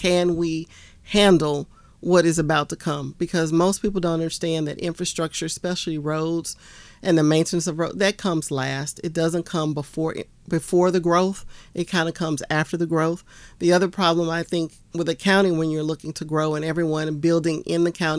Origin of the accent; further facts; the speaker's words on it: Houston, Texas, United States; I was born and raised in Texas. And I was in Houston, Texas, but I spent the weekends on a family farm.